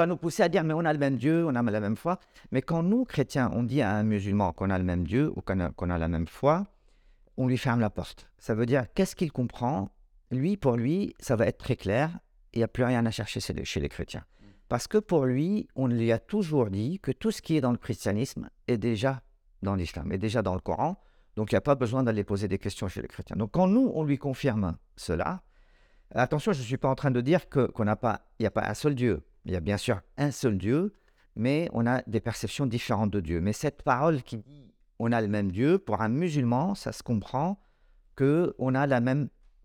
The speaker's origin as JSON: {"language": "French", "country": "Lebanon", "said": "Parce que je suis Libanais"}